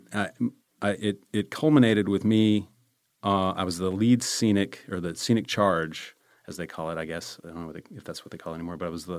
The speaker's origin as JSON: {"language": "English", "town": "Charlotte", "region": "North Carolina", "country": "United States", "tie": "born or raised there", "also_born_or_lived": "Columbia, South Carolina", "moved": "as an adult", "said": "I'm from Charlotte, North Carolina."}